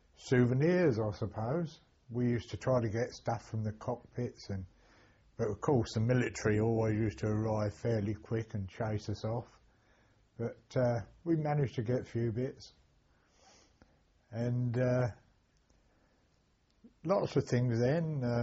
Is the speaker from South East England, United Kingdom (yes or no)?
yes; Dorking, South East England, United Kingdom; I was born in Dorking.